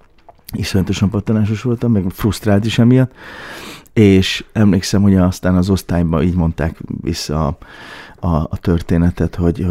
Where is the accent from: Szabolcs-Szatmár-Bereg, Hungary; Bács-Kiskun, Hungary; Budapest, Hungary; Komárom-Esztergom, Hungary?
Szabolcs-Szatmár-Bereg, Hungary; Fényeslitke; also born or lived in Kisvárda; Én kisvárdai születésű vagyok. Igen, csak Fényeslitkén nőttem föl. Ugye mi ott a szlovák határhoz közel vagyunk, Sárospatak, sőt az ukrán határhoz is közel vagyunk, Záhony.